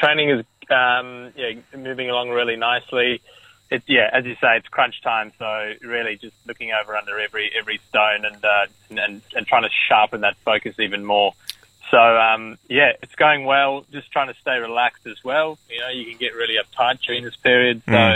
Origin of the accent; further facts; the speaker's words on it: South Africa; now in Perth, Australia; Well, I grew up in South Africa. I moved over to Perth 8 years ago now.